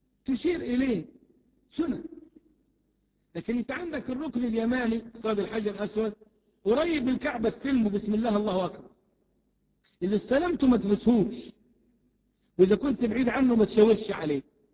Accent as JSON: {"language": "Arabic", "country": "Egypt", "tie": "born or raised there", "said": "طب احنا عندنا كمصريين النذر لله. انا اقول لك ان انا نشأت في قرية ما يعرفوش النذر لله"}